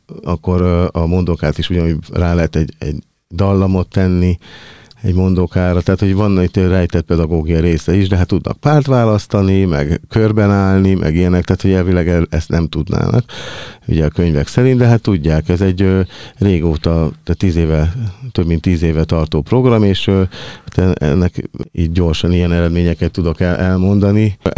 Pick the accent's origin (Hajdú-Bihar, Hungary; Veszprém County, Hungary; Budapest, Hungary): Budapest, Hungary; Én budapesti vagyok, de sokat jártam Székelyföldön